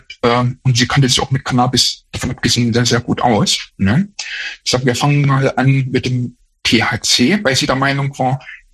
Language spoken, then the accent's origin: German; Erfurt, Thuringia, Germany; also ich komme aus Erfurt, ne?